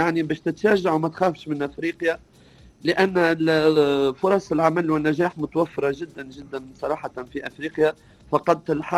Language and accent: Arabic; Tunisia; ما كانش عندي عروض كبيرة لا من بلدي تونس ولا من ربما من خارج بلدان الخليج، رغم اني كانت عندي تجارب في الامارات كمدير فني، كنت في 2008 اظن في نادي اهلي دبي